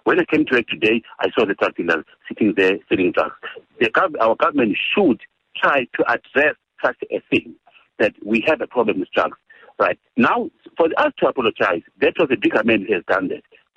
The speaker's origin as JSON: {"language": "English", "country": "South Africa", "said": "The problem here, it is me and you as a South African to sit down with ourselves and say, where have we gone wrong?"}